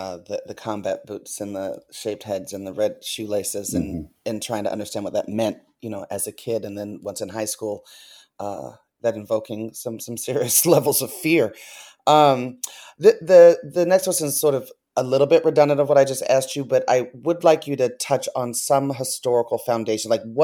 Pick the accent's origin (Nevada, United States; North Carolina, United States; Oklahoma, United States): Nevada, United States; Las Vegas; I grew up as a kid growing up in Las Vegas, in the 80s and the 90s.